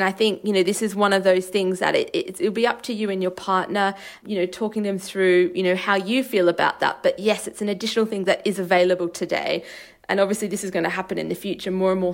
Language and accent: English; Australia; This is the same where I grew up in Australia